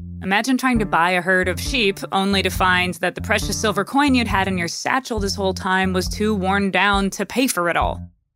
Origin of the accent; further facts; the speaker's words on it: Minnesota, United States; The quarter from my home state of Minnesota features a loon.